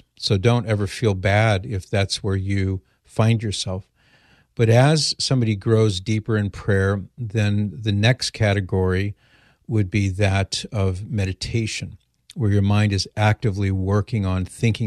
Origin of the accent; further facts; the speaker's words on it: Mission Viejo, California, United States; I grew up in Mission Viejo, just a few miles away.